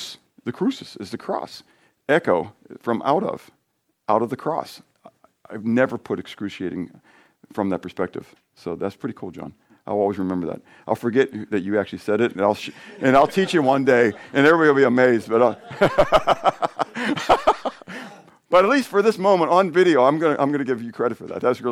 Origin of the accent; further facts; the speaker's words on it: Pittsburgh, Pennsylvania, United States; moved away as an adult; So I'm from Pittsburgh. It's mountains.